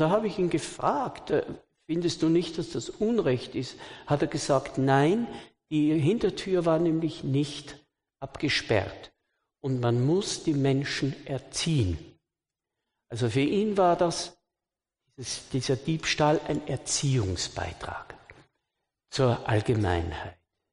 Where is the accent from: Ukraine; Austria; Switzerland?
Austria; Sautrank sagt man bei uns in Österreich, in Bayern wird das vielleicht verständlich.